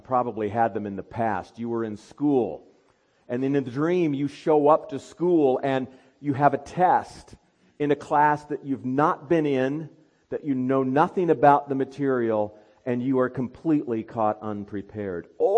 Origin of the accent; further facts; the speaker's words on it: Madrid, Iowa, United States; the home church in which I grew up in Madrid, Iowa